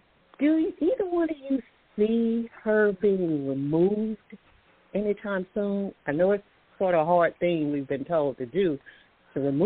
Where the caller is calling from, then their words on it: Alabama, United States; Thank you both for taking my call. I'm calling from Alabama